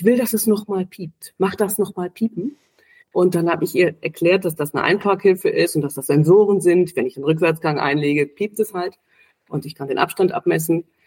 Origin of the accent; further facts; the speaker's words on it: Brilon, North Rhine-Westphalia, Germany; born there; also born or lived in Bonn / Düsseldorf; now in Berlin, Germany; Ich bin im schönen Sauerland in Brilon geboren, war dann für die Ausbildung 2 Jahre in Bonn und bin dann aber schon 87, das heißt schon tatsächlich auch vor Mauerfall, nach Berlin gekommen. Hatte zwischendurch 3 Jahre Düsseldorf.